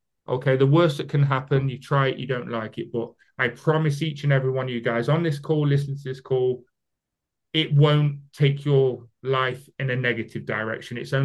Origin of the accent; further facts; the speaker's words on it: United Kingdom; I know I speak very fast, I'm British, so forgive me.